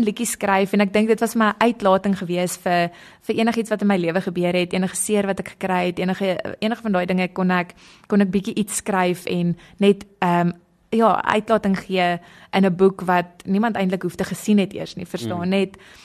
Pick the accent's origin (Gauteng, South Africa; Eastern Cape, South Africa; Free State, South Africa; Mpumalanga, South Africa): Eastern Cape, South Africa; Aliwal North; Ja, so ek het in 'n baie klein dorpie groot geword, genaamd Allewil Noord.